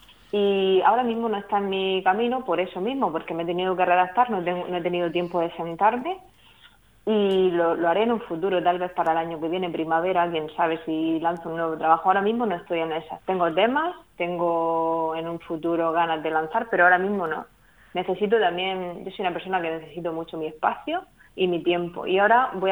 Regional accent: Puerto Lumbreras, Region of Murcia, Spain; de Puerto Lumbreras va a ser una noche que están preparando desde la Concejalía de Cultura de aquí de mi pueblo

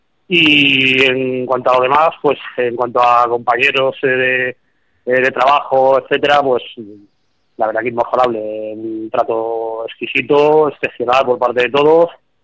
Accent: Madrid, Community of Madrid, Spain; sabéis que soy de Madrid y siempre también el estar cerca de casa es un activo más.

